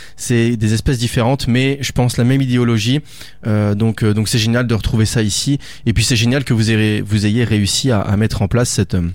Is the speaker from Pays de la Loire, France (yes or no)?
no; Auvergne-Rhône-Alpes, France; Alors moi, j'ai déjà des parcs nationaux chez moi en Haute-Savoie, parce que je viens de pas très loin d'Annecy, pas très loin de Chamonix